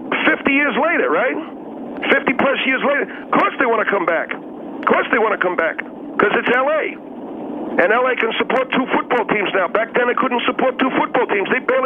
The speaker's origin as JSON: {"language": "English", "region": "North Dakota", "country": "United States", "accent": "North Dakota", "said": "It's an upper Midwest accent. It's a North Dakota accent, okay? It's a Germanic accent."}